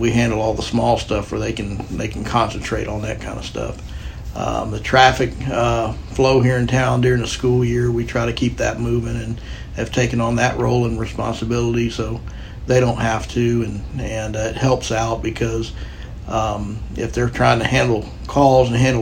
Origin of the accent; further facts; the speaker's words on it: Wimberley, Texas, United States; I'm originally from Wimberley since 1973